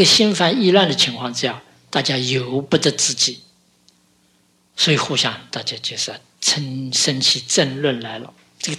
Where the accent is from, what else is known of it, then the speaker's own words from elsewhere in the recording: China; 通常我们中国人有个习惯